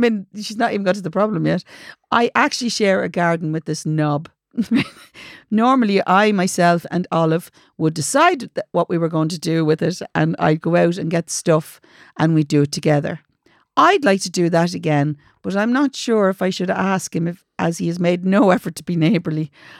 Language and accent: English; Sligo, Connacht, Ireland; now in Dublin, Ireland; I'm from Sligo and I am renting in Dublin.